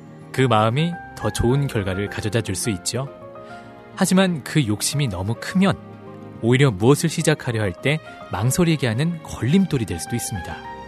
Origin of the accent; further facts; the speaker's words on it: Seoul, South Korea; 저는 따뜻한 서울 남자